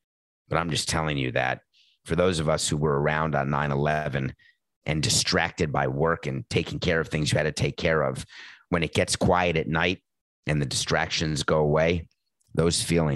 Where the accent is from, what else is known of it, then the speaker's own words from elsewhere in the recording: New York City, New York, United States; And I'm a New Yorker. I'd grown up there. And I lived there for 30 years.